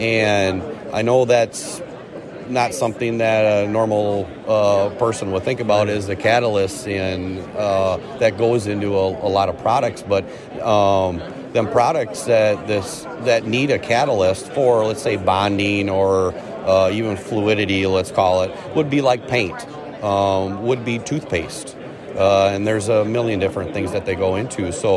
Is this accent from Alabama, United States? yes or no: no; Mountain Lake, Minnesota, United States; from Mountain Lake, and I'm on the Minnesota Corn Research and Promotion Council